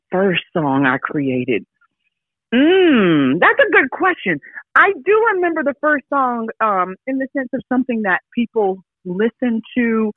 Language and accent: English; Florida, United States; now in Orlando, United States; Duval. So I grew up in Polk County. Of course, I live in Orlando now.